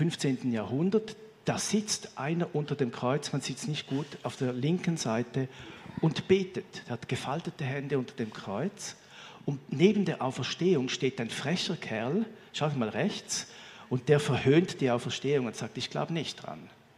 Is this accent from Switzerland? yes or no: yes; Switzerland; Romain Mottier zum Beispiel auch bei uns in der Schweiz.